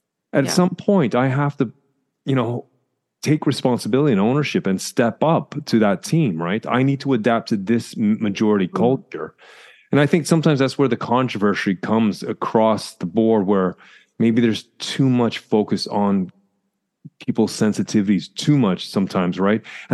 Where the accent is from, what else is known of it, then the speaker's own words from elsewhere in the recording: Canada; now in Norway; as a Canadian moving into Norway